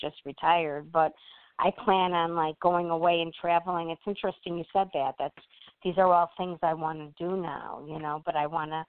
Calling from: Midwest, United States; And I'm calling from the Midwest.

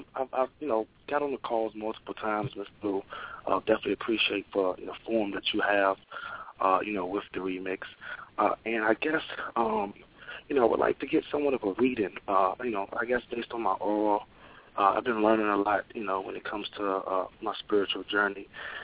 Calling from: Virginia, United States; I'm calling from Virginia.

